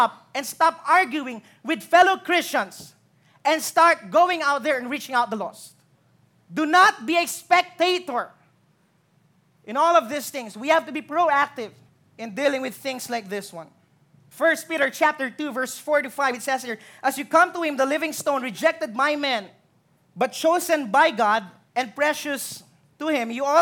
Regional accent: Philippines; Growing up in the Philippines, maybe with the exception of those who are not from here

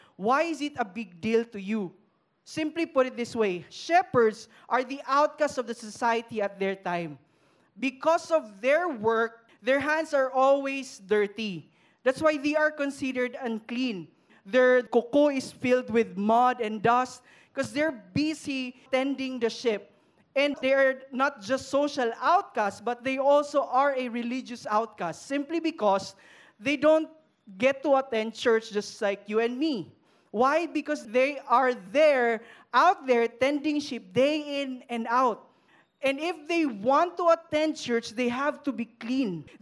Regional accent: Philippines; As a Filipino, Christmas is the longest holidays that we love to celebrate.

